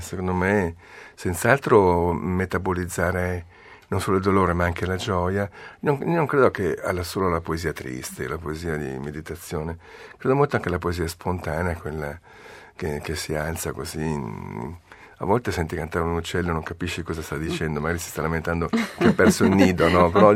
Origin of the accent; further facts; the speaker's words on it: Veneto, Italy; Io sono veneto e sono nato in un territorio dove essere cattolici faceva parte della nostra cultura